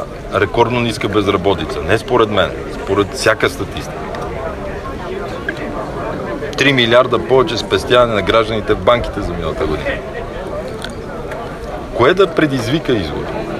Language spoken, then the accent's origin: Bulgarian; Shopluk, Bulgaria; аз помня, съм от Шопския край.